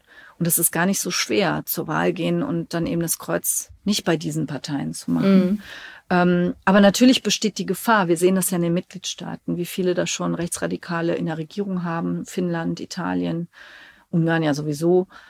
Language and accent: German; Cologne, North Rhine-Westphalia, Germany; in Köln, wo ich groß geworden bin, wo wir beide zur Schule gegangen sind